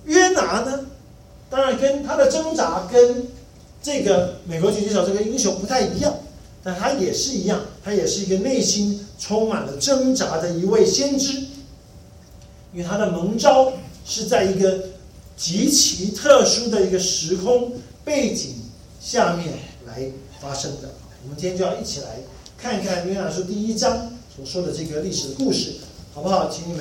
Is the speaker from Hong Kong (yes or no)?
no; Taiwan; 不像我们是这个从台湾来的，台湾就是一个征兵制的地方，所以我们都要服兵役。